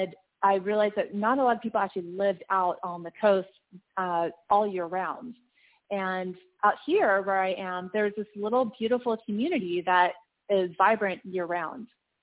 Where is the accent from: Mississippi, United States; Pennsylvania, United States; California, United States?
California, United States; now in Beaufort, United States; I actually just moved out here about a year and a half ago. I'm originally from California and Southern California.